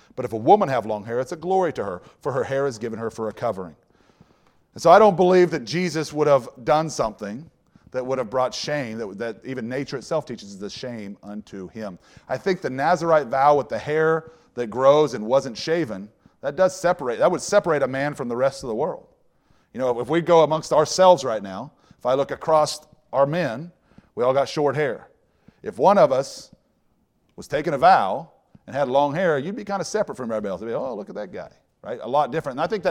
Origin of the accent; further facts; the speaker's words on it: Kansas, United States; just like we are Kansans because we're from Kansas.